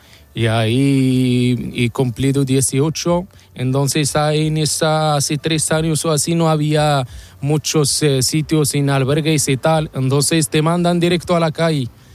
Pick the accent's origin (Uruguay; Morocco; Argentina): Morocco; now in Spain; Yo soy marroquí.